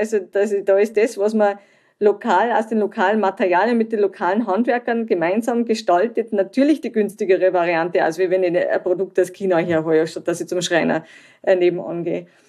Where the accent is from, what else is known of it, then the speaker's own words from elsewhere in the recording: Germany; Am Anfang habe ich geglaubt, ich komme aus Deutschland, ich muss perfekten Technologien mitbringen